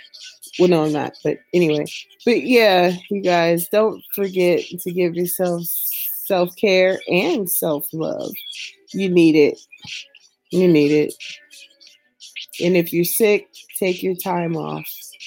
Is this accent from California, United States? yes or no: yes; California, United States; When I was in high school, because you guys know I'm from California